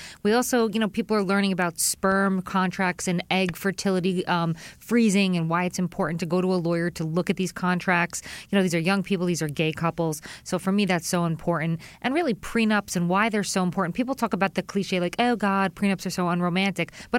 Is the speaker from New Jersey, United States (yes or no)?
yes; New Jersey, United States; I'm a girl from Jersey.